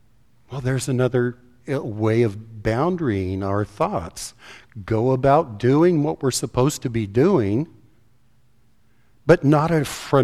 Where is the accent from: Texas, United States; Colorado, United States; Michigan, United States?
Colorado, United States; or even where I grew up in Colorado, old orchards are bounded by rock walls.